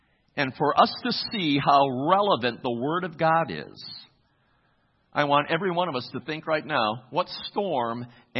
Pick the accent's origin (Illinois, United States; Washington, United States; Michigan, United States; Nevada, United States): Michigan, United States; Muskegon; I was born and raised in Muskegon, Michigan. My whole family still lives there.